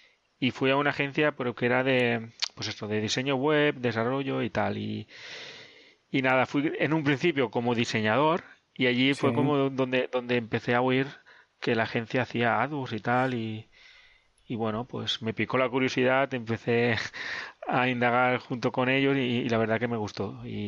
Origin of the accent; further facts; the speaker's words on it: Alicante, Valencian Community, Spain; now in Valencia, Spain; en Valencia, que es donde resido actualmente. Me vine a Valencia porque yo soy de Alicante.